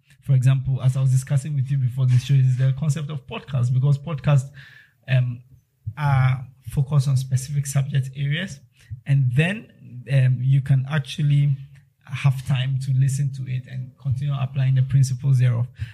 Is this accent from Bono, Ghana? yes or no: no; Keta, Volta, Ghana; I grew up in the Volta region. I grew up in Keta, and then I came over to Accra for university.